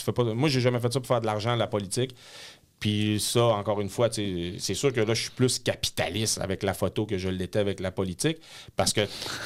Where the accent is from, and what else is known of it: Quebec, Canada